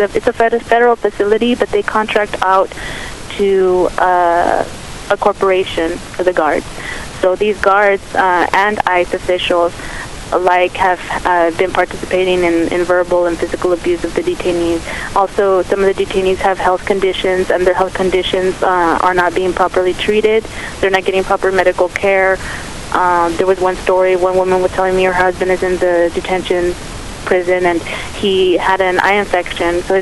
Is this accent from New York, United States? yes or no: no; Los Fresnos, Texas, United States; I grew up in Los Fresnos, actually in a colonia just outside of Los Fresnos. And it's very isolated.